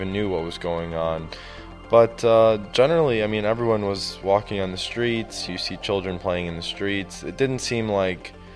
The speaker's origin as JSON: {"language": "English", "country": "United States", "tie": "born there", "said": "actually, you know, I was born in America, and I live in America."}